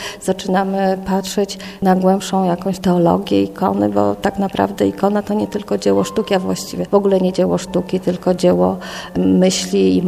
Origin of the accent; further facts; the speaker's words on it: Łódź, Łódź Voivodeship, Poland; pochodzę z Łodzi i przyjechałam tutaj prowadzić warsztaty ikony